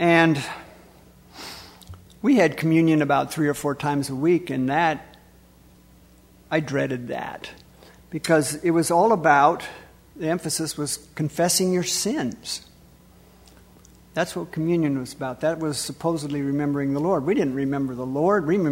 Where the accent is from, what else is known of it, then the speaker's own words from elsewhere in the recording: La Crosse, Wisconsin, United States; born there; But I was born in La Crosse, Wisconsin, when my parents were visiting for a couple of weeks with my grandparents.